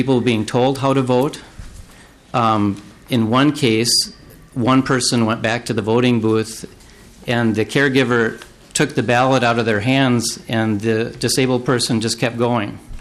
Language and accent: English; Duluth, Minnesota, United States; also born or lived in Crow Wing County, Minnesota; I'm from Duluth, Minnesota. Recently moved there. I used to live in Crow Wing County for 25 years